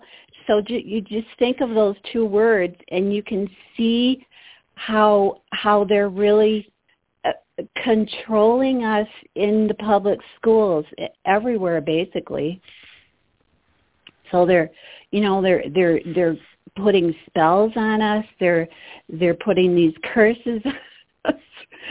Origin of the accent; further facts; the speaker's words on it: Michigan, United States; I'm from Michigan.